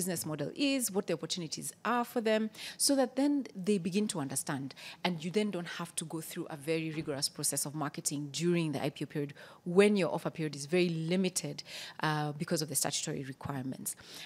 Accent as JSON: {"language": "English", "country": "Kenya", "said": "It's an embarrassing thing to even say as a Kenyan."}